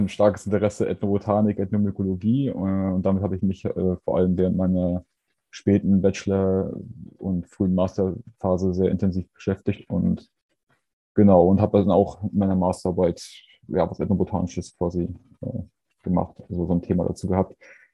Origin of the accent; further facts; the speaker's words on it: Hagenow, Mecklenburg-Vorpommern, Germany; born there; Ich bin in Hagenow, also in Mecklenburg, geboren, unweit von Schwerin im Norden Deutschlands. Bin zurzeit 25 Jahre alt